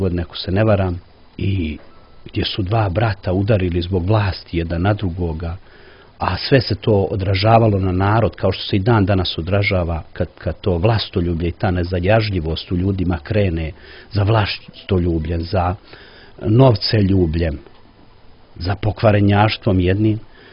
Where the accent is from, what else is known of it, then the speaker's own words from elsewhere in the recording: Nikšić, Nikšić Municipality, Montenegro; dolazim iz Nikšića, zašto ne pomenuti